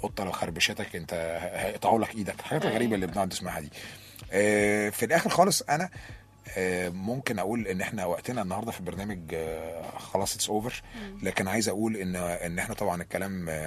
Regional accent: Egypt; نتمسك بمصريتنا. وجزء من تمسكنا بمصريتنا واعلاننا جميعا بان احنا مصريين

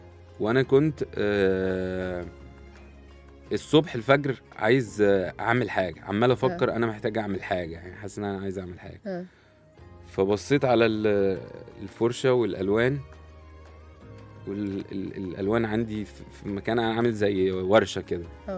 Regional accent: Egypt; مشرف لينا كعرب عامه مش كمصريين يعني

